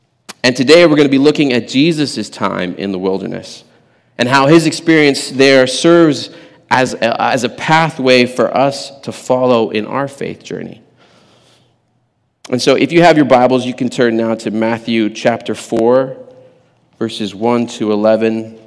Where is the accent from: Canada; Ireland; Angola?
Angola; So you see, I grew up in Angola, and we went glamping.